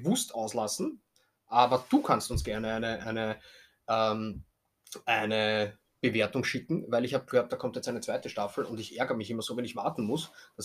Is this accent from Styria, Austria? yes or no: no; Vienna, Austria; als Wiener